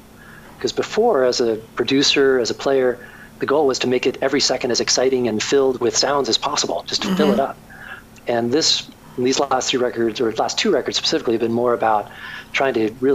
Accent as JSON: {"language": "English", "region": "New Jersey", "country": "United States", "tie": "born or raised there", "also_born_or_lived": "New York City", "said": "I was born in New York City, but when I was two, my brother and I, my parents moved out to very rural New Jersey."}